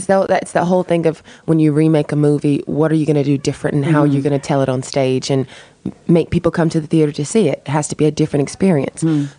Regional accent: the South, United States; accent: southern; Yes, my little southern accent.

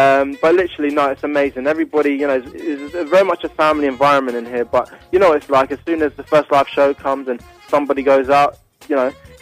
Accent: London, United Kingdom; I grew up in West London, now I live in South West.

